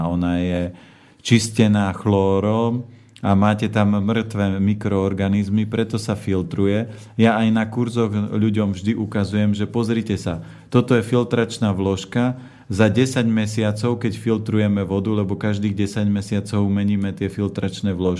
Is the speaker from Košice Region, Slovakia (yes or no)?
no; Žilina Region, Slovakia; ja pochádzam z Oravy